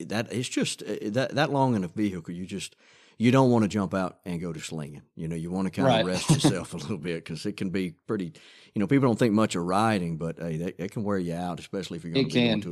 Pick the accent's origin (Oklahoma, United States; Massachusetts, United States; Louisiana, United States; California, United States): Louisiana, United States; And I'm a flatlander, man. I'm from North Louisiana, so we don't hit the hills too hard.